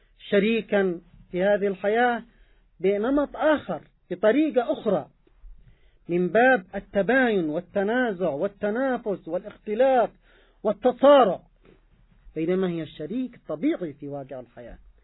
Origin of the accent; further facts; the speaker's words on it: Yemen; عندنا في اليمن